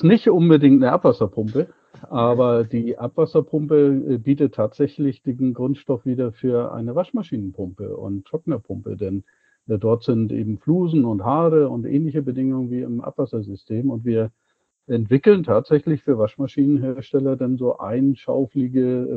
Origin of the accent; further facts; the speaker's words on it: Schleswig-Holstein, Germany; born there; Ja, wo komme ich her? Ich komme aus dem hohen Norden. Geboren tatsächlich an der dänischen Grenze, dann studiert in Braunschweig als nächster Studienplatz.